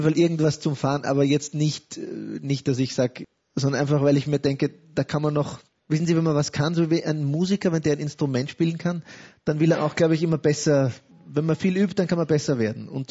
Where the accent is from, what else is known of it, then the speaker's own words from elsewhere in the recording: Vienna, Austria; Also ich bin im Arsenal aufgewachsen. Jemand, der das Arsenal kennt, weiß, dass das Arsenal ein eigenes Dorf in Wien ist.